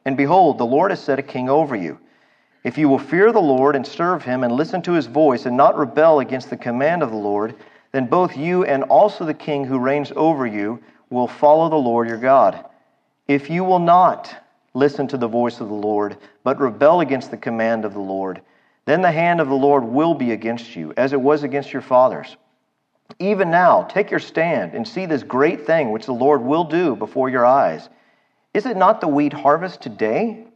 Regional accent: United States; being a American who loves freedom, I still wasn't over that 17-year-old Texas rule that says we have to wear seatbelts in the car.

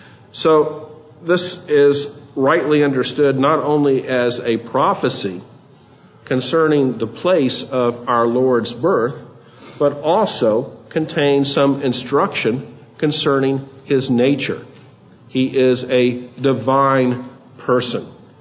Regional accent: Albuquerque, New Mexico, United States; Growing up in Albuquerque, New Mexico, if you've ever been through Albuquerque, you've seen the mountains, Sandia Peak, that are right next to the city.

